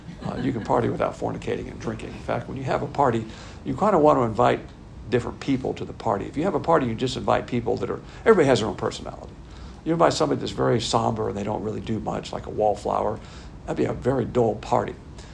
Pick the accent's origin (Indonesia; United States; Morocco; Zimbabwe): United States; the South; I hate to say when things go south because I'm a Southerner.